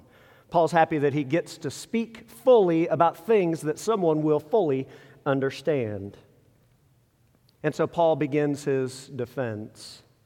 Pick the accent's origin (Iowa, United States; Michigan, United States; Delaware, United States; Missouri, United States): Missouri, United States; Kansas City; I grew up here in Kansas City, and I've always been a Chiefs fan.